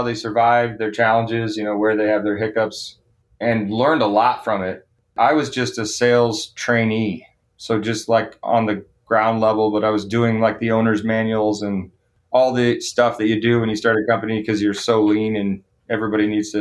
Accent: Elkhart, Indiana, United States; I grew up in Elkhart, Indiana. So I was born and raised here. I saw RVs pass me every single day when I was a kid.

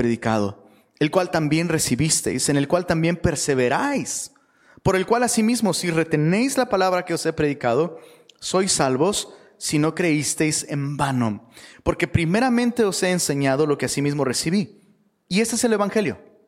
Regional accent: Taxco, Guerrero, Mexico; moved away; also born or lived in Mexico City; Yo soy de Taxco, y luego Dios me movió de Taxco a Ciudad de México, y luego Dios me sacó de Ciudad de México y me trajo hasta acá.

